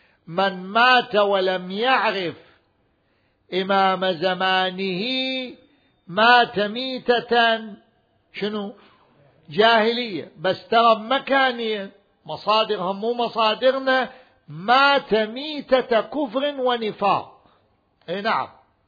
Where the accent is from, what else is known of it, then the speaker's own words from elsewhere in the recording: Iraq; عندنا بالعراق مثل الحرامي والقعادي إذا تعاركوا البوقة تطلع